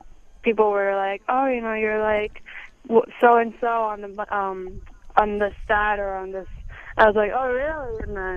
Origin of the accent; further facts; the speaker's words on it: New York, United States; growing up in New York, it's obviously hard to practice in the winters, and it was really brutal practicing in the snow and stuff.